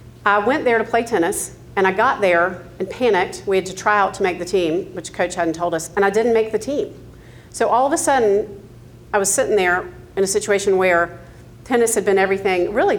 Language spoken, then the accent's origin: English; Atlanta, Georgia, United States; So I grew up here in Atlanta and grew up nominally Episcopalian.